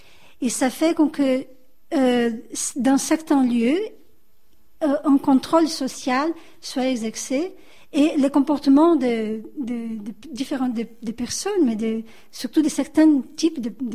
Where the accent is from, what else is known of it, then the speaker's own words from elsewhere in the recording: Brazil; On voit au Brésil, je suis brésilienne, on voit au Brésil un phénomène qui devient de plus en plus courant